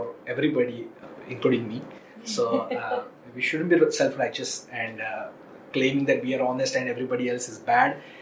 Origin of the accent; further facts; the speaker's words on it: India; all the issues that we are facing as Indian society are not simple, are very complex in nature.